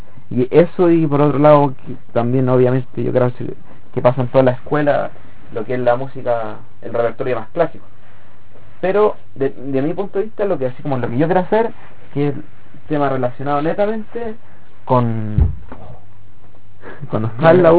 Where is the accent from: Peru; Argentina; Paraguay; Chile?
Chile; siempre recordando que somos chilenos, que hay un tema de cultura tradicional chilena que es súper importante